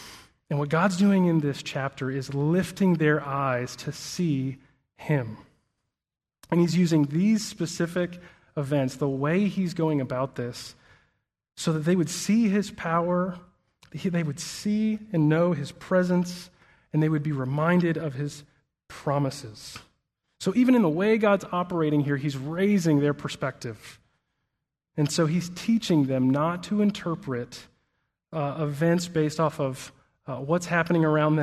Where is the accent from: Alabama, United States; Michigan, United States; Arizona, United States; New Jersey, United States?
Alabama, United States; I mentioned that we moved here from Alabama, and in Alabama it's pretty rare to get a really deep freeze